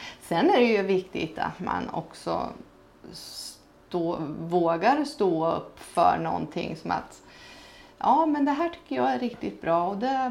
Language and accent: Swedish; Vadstena, Östergötland, Sweden; För jag växte upp i Vadstena, Motala-trakten.